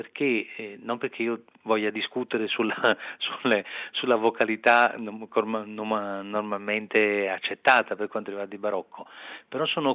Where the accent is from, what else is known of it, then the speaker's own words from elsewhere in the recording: Portici, Campania, Italy; born there; Sono nato a Portici, infatti. Mio padre però è inglese